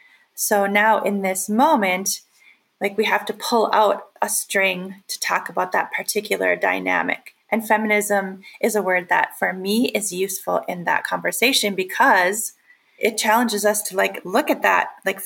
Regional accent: Red Lake Nation, Minnesota, United States; now in Bemidji, United States; I'm of the Eagle Clan, and I'm from the Red Lake Nation in northern Minnesota. And I live in Bemidji, Minnesota, which is the first city on the Mississippi River.

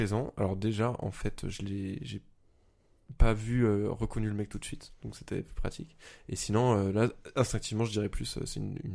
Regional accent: Auvergne-Rhône-Alpes, France; accent: Lyonnais; J'ai un accent lyonnais surtout.

